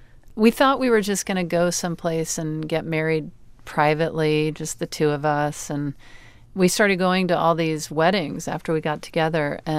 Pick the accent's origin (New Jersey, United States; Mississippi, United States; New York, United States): Mississippi, United States; I'd really love to get married on the beach in my hometown in Mississippi.